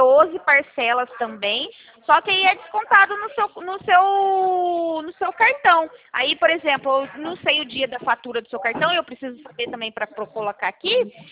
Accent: Americana, São Paulo, Brazil; Não, eu sou aqui de Americana, do ladinho de vocês.

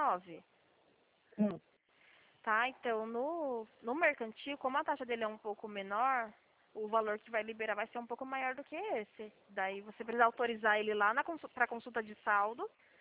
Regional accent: Sorocaba, São Paulo, Brazil; eu sou aqui de Sorocaba.

